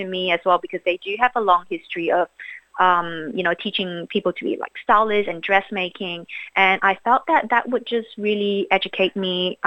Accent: Singapore; I was like stealing my mom's magazines to read when I was growing up in Singapore.

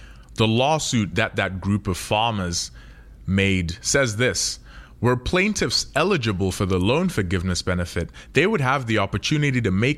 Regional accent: Zimbabwe; I'm originally from Zimbabwe

